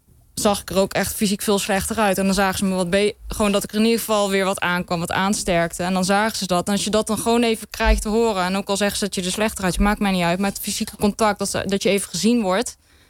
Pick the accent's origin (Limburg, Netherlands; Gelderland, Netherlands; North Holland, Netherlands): Gelderland, Netherlands; Nijmegen; Ik kom uit Nijmegen.